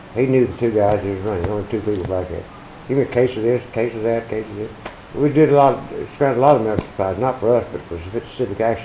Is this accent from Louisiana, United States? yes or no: yes; Shreveport, Louisiana, United States; also born or lived in Oklahoma; And lived most of my life, finished high school in Shreveport, Louisiana.